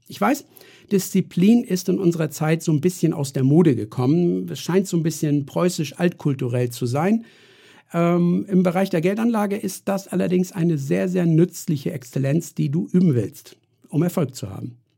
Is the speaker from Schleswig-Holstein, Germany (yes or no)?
yes; Kiel, Schleswig-Holstein, Germany; Na, KSV. Bin ja Kieler.